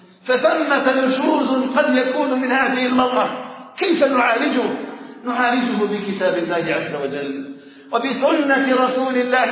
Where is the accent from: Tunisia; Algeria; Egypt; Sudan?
Algeria; اللهم اجعل بلدنا الجزائر آمنا مطمئنا وسائر بلاد